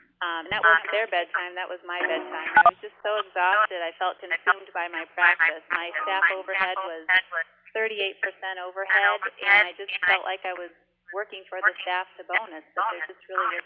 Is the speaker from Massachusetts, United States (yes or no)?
no; Iowa, United States; I was born and raised in Iowa, and I graduated from the University of Iowa College of Dentistry in 1998